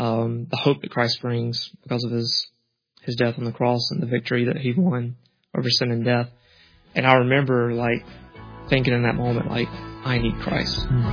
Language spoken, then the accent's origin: English; Nashville, Georgia, United States; I like how you pause between Nashville and Georgia, because that's usually how I introduce it as well